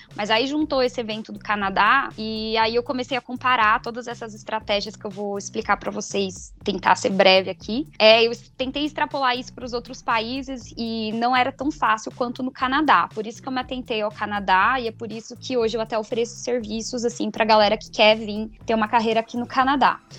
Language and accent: Portuguese; São Paulo, Brazil; onde eu morava, né, eu venho do interior do estado de São Paulo.